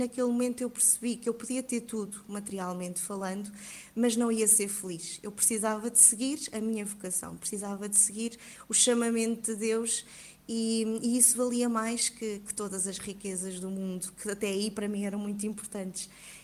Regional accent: Santarém, Portugal; now in Coimbra, Portugal; na minha cidade, que sei que sou de Santarém

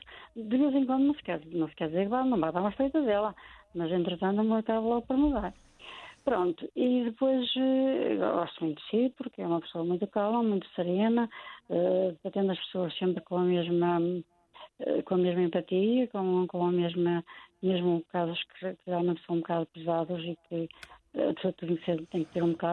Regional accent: Vila Flor, Norte, Portugal; now in Porto, Portugal; Trabalhei em Mirandela há 9 anos, que eu sou de lá perto, sou de Vila Flora.

